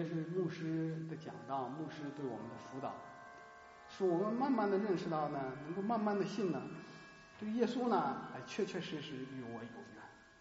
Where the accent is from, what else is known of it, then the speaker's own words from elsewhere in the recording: China; 我中国人，一点关系也没有